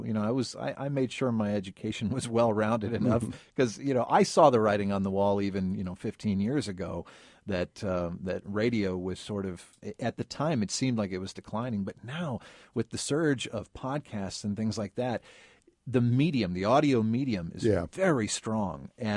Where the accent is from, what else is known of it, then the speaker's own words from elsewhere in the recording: Sunman, Indiana, United States; Yeah, I grew up in Sunman, Indiana.